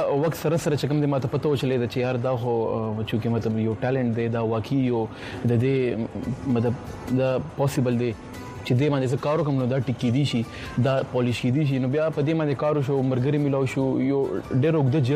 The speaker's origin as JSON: {"language": "Pashto", "town": "Peshawar", "region": "Khyber Pakhtunkhwa", "country": "Pakistan", "tie": "born or raised there", "said": "زه د پیښور نه تعلق دی او پیښور کې چې کوم دي زما سکولینګ سره په بابت کې شوی دی سم د پیښور کې شوی دی"}